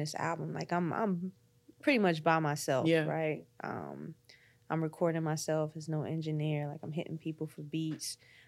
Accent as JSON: {"language": "English", "town": "Snow Hill", "region": "North Carolina", "country": "United States", "said": "Like, I'm from Snow Hill, North Carolina. Okay. Like, you have to know what that is to understand, you know, the balance of who I am."}